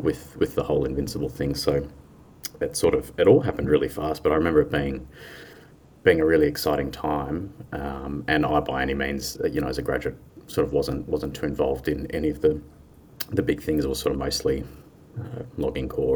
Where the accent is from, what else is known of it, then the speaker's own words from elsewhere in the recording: Melbourne, Victoria, Australia; I came over from Melbourne and sort of started underground, actually